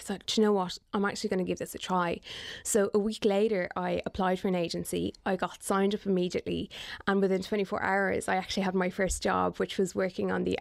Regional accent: Ireland; as an Irish model, to be able to showcase the Irish talent we have here as well

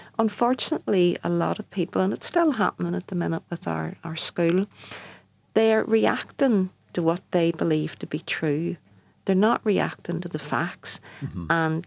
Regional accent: Belfast, Northern Ireland, United Kingdom; born and brought up in a place where all these Irish names were, because nobody had ever told me that I was from Belfast.

